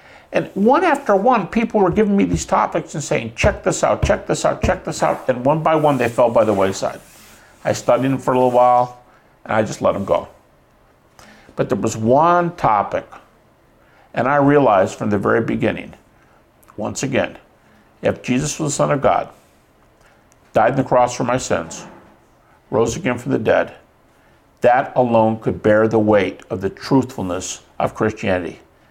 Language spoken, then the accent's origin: English; Detroit, Michigan, United States; I'm from Michigan, from Detroit.